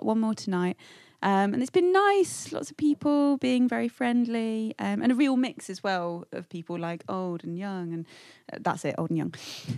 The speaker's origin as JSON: {"language": "English", "region": "England", "country": "United Kingdom", "said": "I'm so English."}